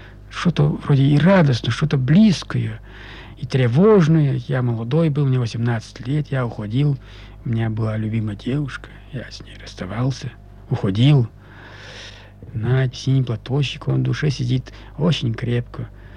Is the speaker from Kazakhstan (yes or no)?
no; Ural, Russia; а я уралец. А я гордился этой маркой, что я уралец.